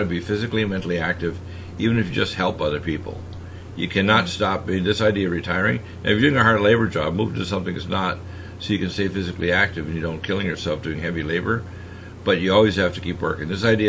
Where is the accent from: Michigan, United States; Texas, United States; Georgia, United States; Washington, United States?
Michigan, United States; Detroit; born there; I was born in Wayne County, Detroit, Michigan.